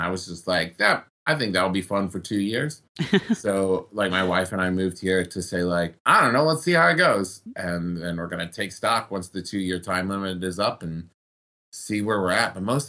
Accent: West Virginia, United States; born there; also born or lived in Oklahoma / Ohio; now in California, United States; So I was born in West Virginia, and then like the farthest west I had gone before moving to California is I went to school in Oklahoma. But then I lived in Ohio for like 6 or 7 years.

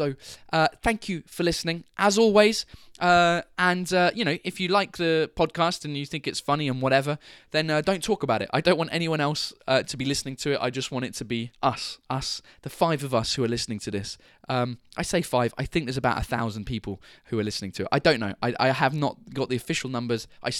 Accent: England, United Kingdom; I couldn't get on stage and be like, "Hi, I'm English," without talking about the fact that we'd all started beating the shit out of each other down in Marseille.

